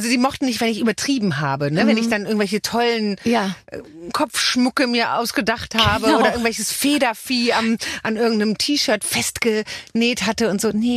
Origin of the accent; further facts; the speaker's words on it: Düsseldorf, North Rhine-Westphalia, Germany; In Düsseldorf.